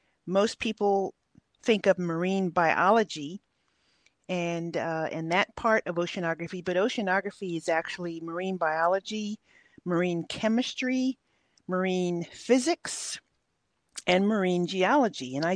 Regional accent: Hawaii, United States; because of my childhood growing up in Hawaii and being in the ocean just about every day

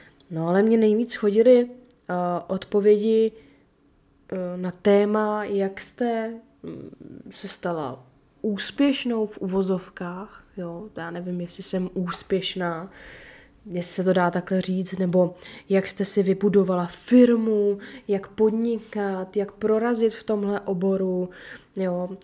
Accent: Děčín, Ústí nad Labem Region, Czechia; moved away as an adult; now in Prague, Czechia; Já jsem z Děčína původem, kde jsem teda na střední školu chodila na střední zdravotnickou školu.

